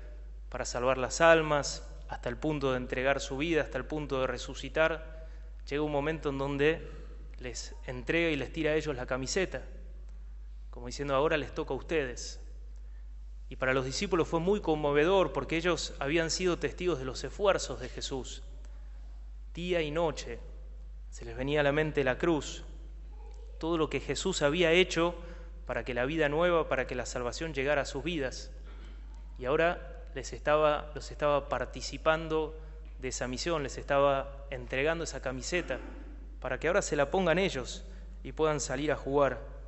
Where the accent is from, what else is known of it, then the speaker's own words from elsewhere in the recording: Buenos Aires, Argentina; yo soy de Buenos Aires, en esa época frecuentaba la Bombonera